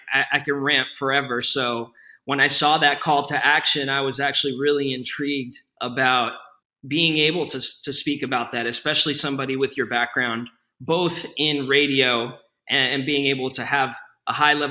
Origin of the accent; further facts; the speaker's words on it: United States; which is of Colombian descent, but I've gone with … for a very long time, being born and raised in America, you know, so I go with either.